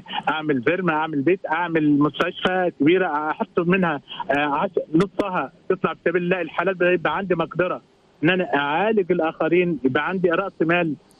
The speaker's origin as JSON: {"language": "Arabic", "country": "Egypt", "moved": "as an adult", "lives_now": "Morocco", "said": "انا لما جيت المغرب، جيت من مصر قفلت عيادتي وجيت وقعدت هنا واتجوزت هنا"}